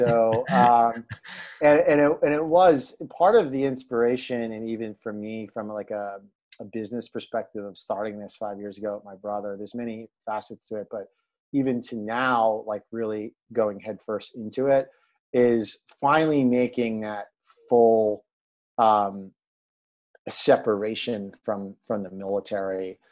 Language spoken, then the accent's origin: English; Brooklyn, New York, United States; To go back, we're from Southern Brooklyn. So we grew up around Coney Island.